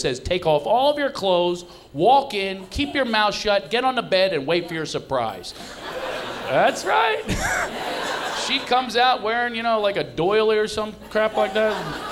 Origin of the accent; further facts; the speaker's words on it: Philadelphia, Pennsylvania, United States; But I'm from Philadelphia. No romances in Philly.